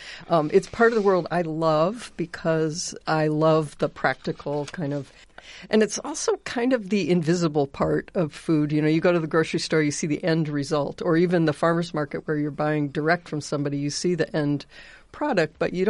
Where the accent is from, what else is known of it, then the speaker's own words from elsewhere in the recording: Ames, Iowa, United States; I grew up in a family that came from farming, but my dad worked as an ag economist for the Extension Service at Iowa State.